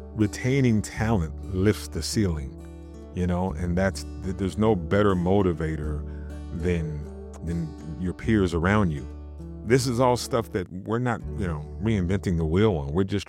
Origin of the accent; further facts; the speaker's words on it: Omaha, Nebraska, United States; moved away as an adult; also born or lived in Boston / New York; Yeah, you know, being an Omaha native, you know, I grew up in South Omaha, went to Omaha South High School, left Omaha when I was 19, went to school in Boston before being in New York for 14 years or so.